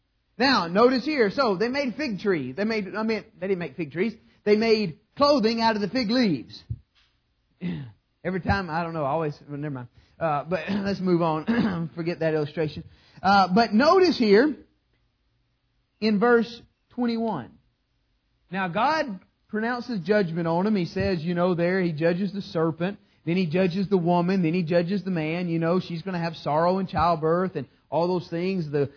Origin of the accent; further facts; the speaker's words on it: the South, United States; I'm from the South. Y'all don't hear half of my expressions.